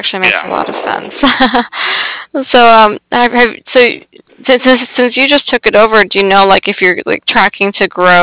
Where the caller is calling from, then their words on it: San Diego, California, United States; Oh, we're in San Diego.